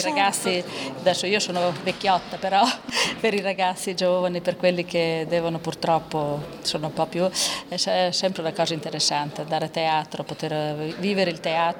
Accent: Lugo, Emilia-Romagna, Italy; now in Castel Bolognese, Italy; poi eccomi anche a Lugo, che è il mio paese nativo

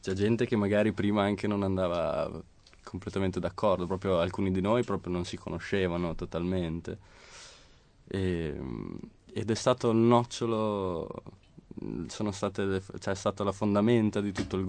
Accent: San Lazzaro di Savena, Emilia-Romagna, Italy; Veniamo da Idice San Lazzaro, su per giù siamo tutti di questa

